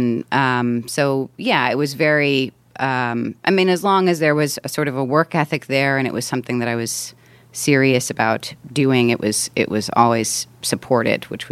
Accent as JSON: {"language": "English", "town": "Lansdale", "region": "Pennsylvania", "country": "United States", "tie": "born or raised there", "also_born_or_lived": "Boston, United States", "said": "I grew up in Pennsylvania mostly. I had a little bit of my childhood in Boston, but for the most part, I had the whole shebang in Pennsylvania, in a town called Lansdale, which is like 45 minutes northeast of Philadelphia."}